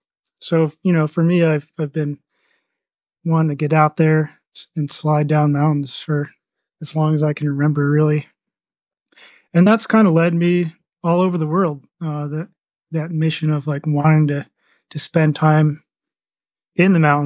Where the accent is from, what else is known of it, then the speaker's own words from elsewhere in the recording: New York, United States; I grew up in the Northeast, in upstate New York, and I remember some epic nor'easters growing up